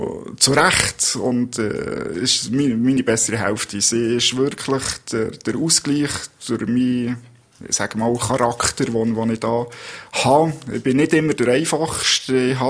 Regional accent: Fribourg, Switzerland; im Freiburgischen, wo ich ursprünglich meine ersten Schützenlektionen genossen habe

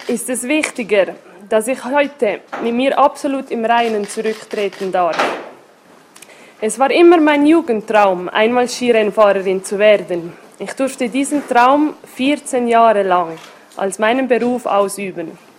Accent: Valais, Switzerland; accent: Upper Valais dialect; Ich werde mein Oberwalliser Dialekt so gut es geht in den Hintergrund stellen und auf Hochdeutsch sprechen

